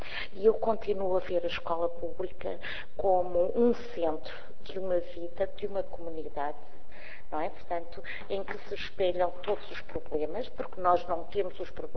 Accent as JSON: {"language": "Portuguese", "region": "Guarda", "country": "Portugal", "said": "eu sou de uma aldeia do distrito da Guarda"}